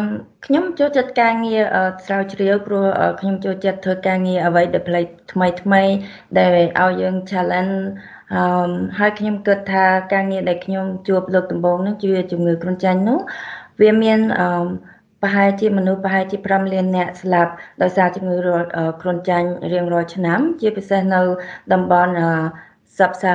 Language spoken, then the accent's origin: Khmer; Battambang, Cambodia; moved away as an adult; also born or lived in Phnom Penh; now in United States; ចាខ្ញុំអ្នកបាត់ដំបងខ្ញុំមានស្រុកកំណើតនៅបាត់ដំបងហើយខ្ញុំបានបន្តការសិក្សាពេលចាក់ជាប់ថ្នាក់ទី12បានមកបន្តការសិក្សានៅភ្នំពេញហើយក៏បន្តការរស់នៅនៅភ្នំពេញ